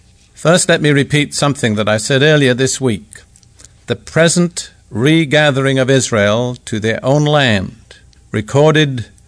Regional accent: United Kingdom; I'm British.

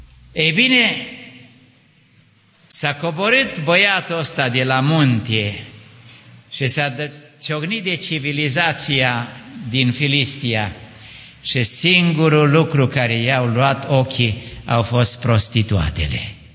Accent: Transylvania, Romania; Și eu sunt moț, să știți.

